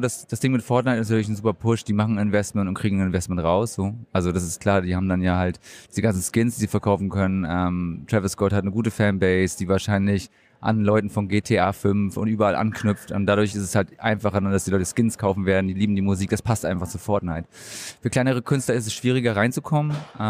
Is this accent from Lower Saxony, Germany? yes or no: no; Bremen, Germany; Ich bin Bremer. Ah ja. Genau, ich komme aus Bremen, aus der Hansestadt.